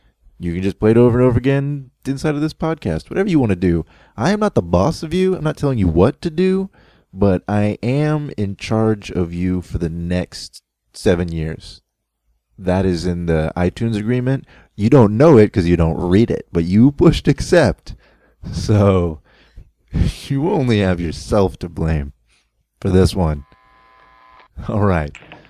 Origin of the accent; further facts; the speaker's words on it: United States; So, I have now realized it is my duty as an American, as a human, and as a fruit enthusiast to peddle and push as much fruit as I possibly can.